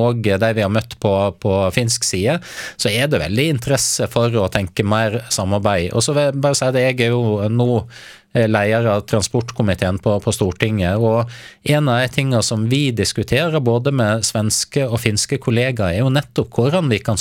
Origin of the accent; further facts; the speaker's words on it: Southern Norway, Norway; Her kommer jeg som søring